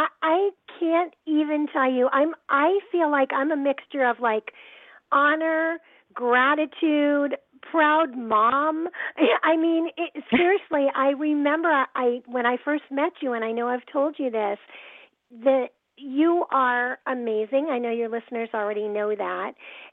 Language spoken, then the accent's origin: English; Chicago, Illinois, United States; I'm from Chicago, so I definitely know snow.